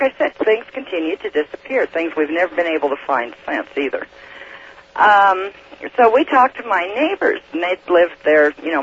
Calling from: Red Desert, Wyoming, United States; Red Desert, Wyoming, but my residence is in Oregon.

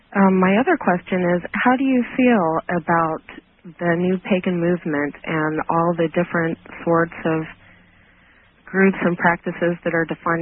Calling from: Washington, United States; Good evening. I'm calling from Washington State.

